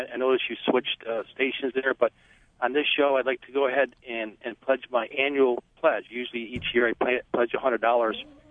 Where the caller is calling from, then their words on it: Rochester, United States; Rochester